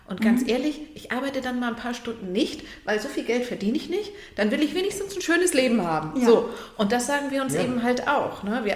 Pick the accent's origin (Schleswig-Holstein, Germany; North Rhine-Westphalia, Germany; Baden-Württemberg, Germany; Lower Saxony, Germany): Schleswig-Holstein, Germany; Lübeck; ja, ich bin aus Lübeck